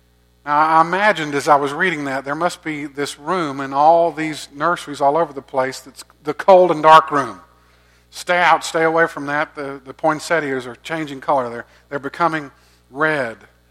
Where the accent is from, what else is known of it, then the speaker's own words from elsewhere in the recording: Augusta, Georgia, United States; I grew up in Augusta, you know, and the azaleas and the dogwoods bloom every spring, and I know they do that here as well.